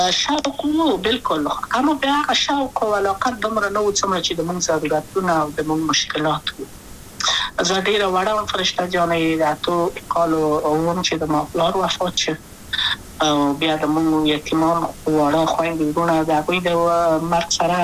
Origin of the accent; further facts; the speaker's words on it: Kabul, Afghanistan; also born or lived in Wardak; د کابل په تخته پل سیمه کې یم او لویا شویم کابل کې